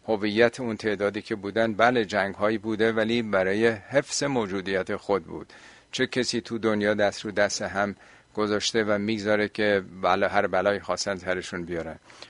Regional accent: Iran; حالا ما چون ایرانی هستیم و شاید بیشتر حساسیت رون باشه

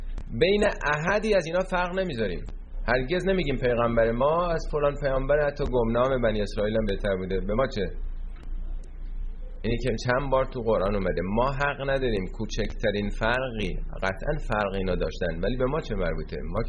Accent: Iran; ما ایرانی هستیم، ما فارسی زبان هستیم،

